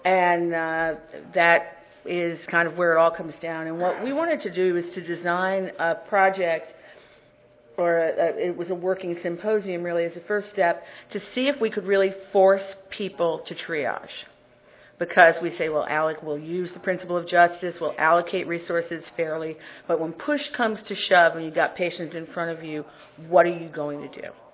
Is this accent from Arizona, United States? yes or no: no; New York, United States; It's something quite ironic as a New Yorker to be standing in San Francisco talking about disaster ethics